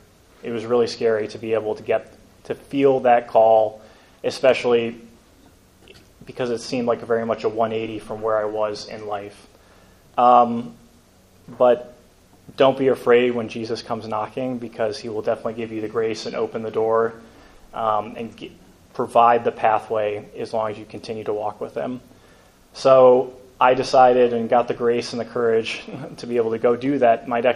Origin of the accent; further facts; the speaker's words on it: Akron, Ohio, United States; I entered at John Carroll after graduating from Firestone High School, growing up in Akron in 2013.